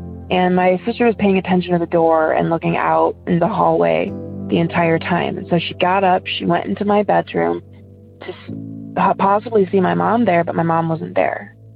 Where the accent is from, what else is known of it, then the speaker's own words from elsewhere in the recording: Ohio, United States; I'm from Ohio.